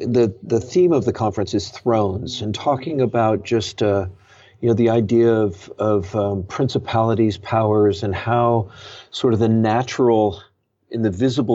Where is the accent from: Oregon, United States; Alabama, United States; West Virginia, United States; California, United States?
California, United States; San Francisco; I was part of a church planting team into San Francisco. And that was my hometown. I was raised in the city. My parents were hippies. And so I was raised in the counterculture.